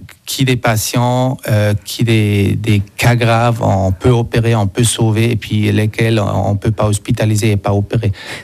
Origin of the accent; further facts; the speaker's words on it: Ethiopia; de fournir une prothèse qui coûte, chez nous en Éthiopie, 150 francs.